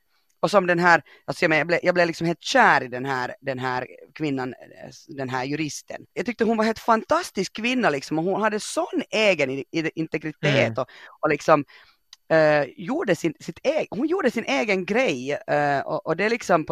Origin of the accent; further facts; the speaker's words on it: Finland; jag kommer från Finland, jag har lite andra förutsättningar.